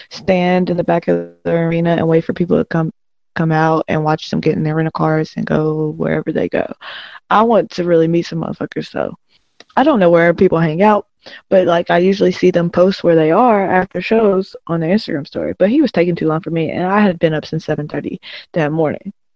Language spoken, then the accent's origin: English; Lexington, United States; I work in Lexington, and I'm from Lexington, obviously, but I don't live there currently.